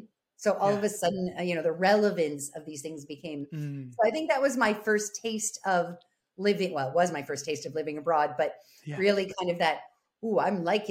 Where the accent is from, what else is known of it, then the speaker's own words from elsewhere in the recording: Niagara Falls, Ontario, Canada; So the home is Niagara Falls. I was born and raised in Niagara Falls. My parents are there, aunts, uncles, cousins, still have a couple of friends who stayed. Left Niagara Falls to go to Ottawa for a year at Carleton.